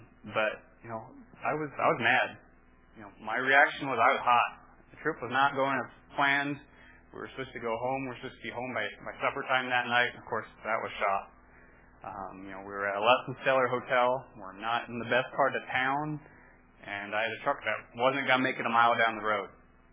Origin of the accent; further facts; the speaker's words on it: Cincinnati, Ohio, United States; now in Nebraska, United States; So I'm not a native Nebraskan. I grew up in the Cincinnati, Ohio area. So that's where I call home. Went to Ohio State for school.